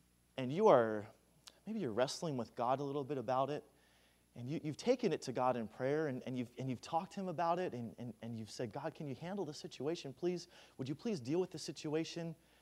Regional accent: Maryland, United States; now in California, United States; Growing up in Maryland, I thought I would be used to the cold, but we moved out to California and right outside of San Diego.

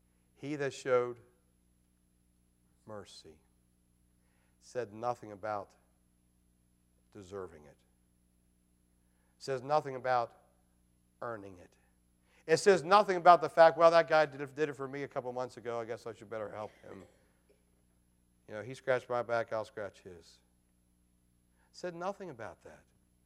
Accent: Maryland, United States; moved away; I remember growing up in Carroll County, Maryland. It was about 50,000 people in the county when I grew up there. By the time I left, it was about 75,000.

